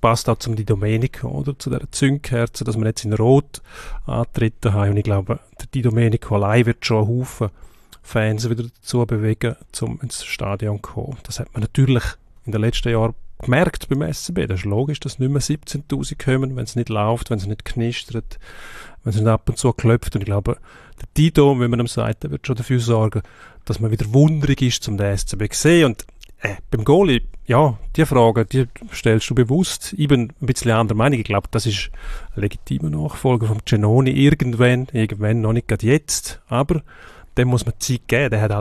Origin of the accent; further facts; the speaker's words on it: Switzerland; als Schweizer